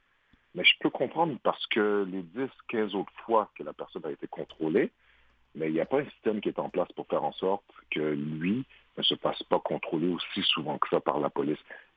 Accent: Montreal, Quebec, Canada; la première chose qui est venue pour moi en grandissant à Montréal-Nord

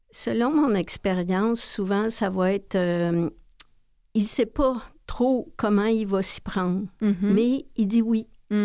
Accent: Trois-Rivières, Quebec, Canada; Là, on retournait chez nous. Je viens de Trois-Rivières. On retournait à Trois-Rivières.

